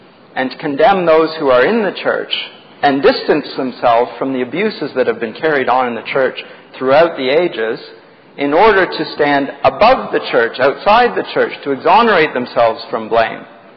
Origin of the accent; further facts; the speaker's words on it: Canada; I'm a Canadian as well as a Christian.